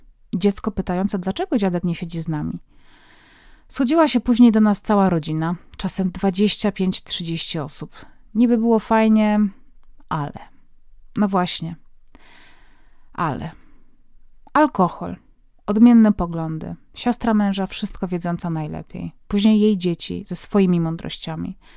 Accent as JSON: {"language": "Polish", "region": "Greater Poland Voivodeship", "country": "Poland", "said": "Prawie zawsze przychodził do nas gwiazdor, bo jestem z Wielkopolski."}